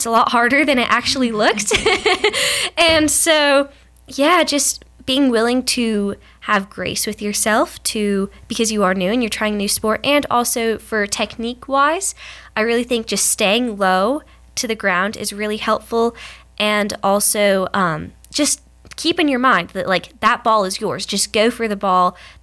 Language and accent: English; Jasper, Tennessee, United States; Hey y'all … I am a senior and I'm from Jasper, Tennessee.